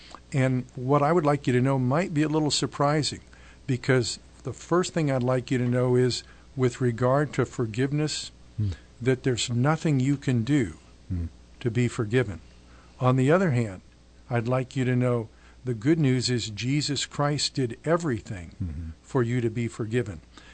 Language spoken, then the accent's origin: English; Springfield, United States; I grew up in Springfield, went to Louisiana State University, went to Dallas Seminary.